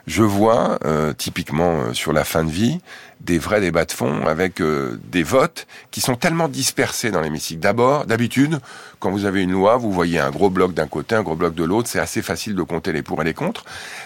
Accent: France; J'ai grandi en France, vous l'avez dit, en banlieue, je connais bien la France.

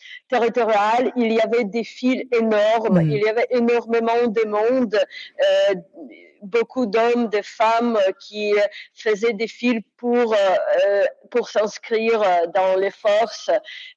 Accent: Kyiv, Ukraine; French is a second language; dès que ma mère m'avait appelé en disant qu'il y avait des bombardements de ma ville natale, de la capitale de Kiev

